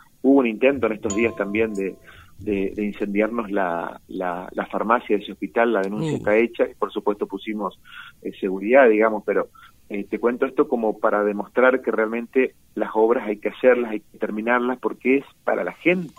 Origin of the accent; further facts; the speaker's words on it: Quitilipi, Chaco, Argentina; born there; Él tenía en su momento una colaboradora que era de Kikiliti, el lugar donde yo nací.